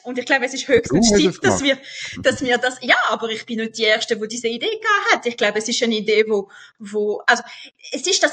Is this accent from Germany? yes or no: no; Geneva, Switzerland; also ich sehe es einfach in Genf, ich bin ursprünglich aus Genf